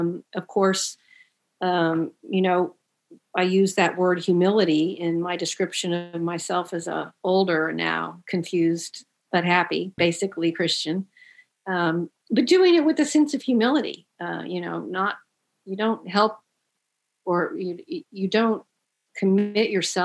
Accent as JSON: {"language": "English", "region": "Oklahoma", "country": "United States", "tie": "born or raised there", "said": "And then growing up in Oklahoma, it's definitely runs through my larger extended family as well."}